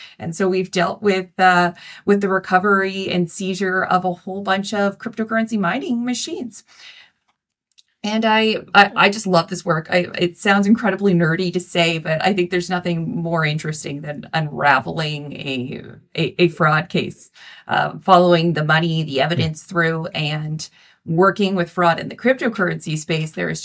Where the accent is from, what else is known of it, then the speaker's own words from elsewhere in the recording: Canada; I'm a Canadian lawyer, a commercial litigator